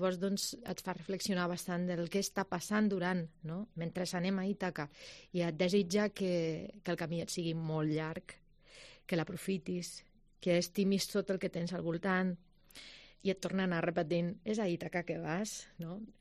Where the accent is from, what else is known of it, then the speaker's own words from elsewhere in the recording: Pyrenees, Spain; No sé si és perquè sóc de la muntanya, que sóc del Pirineu